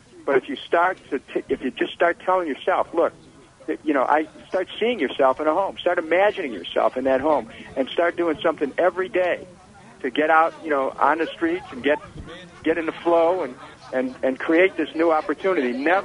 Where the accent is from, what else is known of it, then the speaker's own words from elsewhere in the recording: Cleveland, Ohio, United States; when I was growing up in Cleveland, I grew up the oldest of seven. My parents never owned a home, and by the time I was 17, as we kept moving, we lived in 21 different places, including a couple cars.